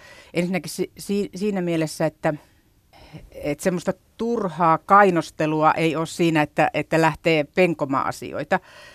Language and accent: Finnish; North Karelia, Finland; Ainakin minun, joka tulin Pohjois-Karjalasta